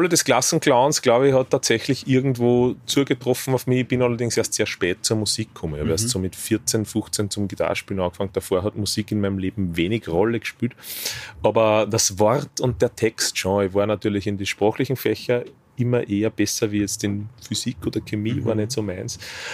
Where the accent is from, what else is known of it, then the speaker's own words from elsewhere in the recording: Linz, Upper Austria, Austria; Linz ist meine Heimatstadt